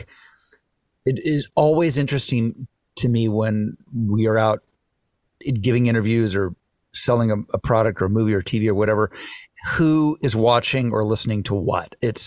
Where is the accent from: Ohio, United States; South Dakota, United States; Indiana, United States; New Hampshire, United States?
Ohio, United States; Dayton; also born or lived in Charlottesville, Virginia; Yeah, I was born in Charlottesville, where my dad had just graduated from law school. And then my mother and my dad moved to Dayton, and that's where I had my childhood. My proper, from 6 months old to 12 was in Dayton.